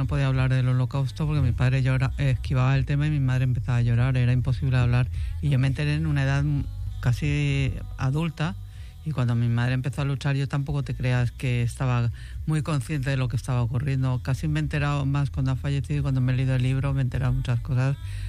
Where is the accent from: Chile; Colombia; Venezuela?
Venezuela; now in Spain; fíjate que mi madre en el año 65 vino a España, se divorció de mi padre y por eso vinimos de Venezuela.